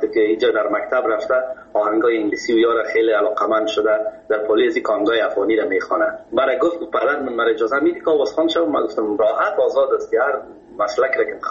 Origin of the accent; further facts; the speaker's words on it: Kabul, Afghanistan; در فامیل که ما بزرگ شدیم ما از مردم خود کابل هستیم از شهر کونه کابل.